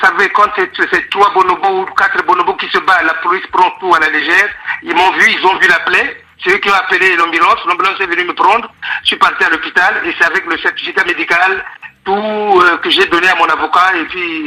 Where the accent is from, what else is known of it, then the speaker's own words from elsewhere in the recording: Poitiers, Nouvelle-Aquitaine, France; Moi, je suis de Poitiers, donc j'étais là...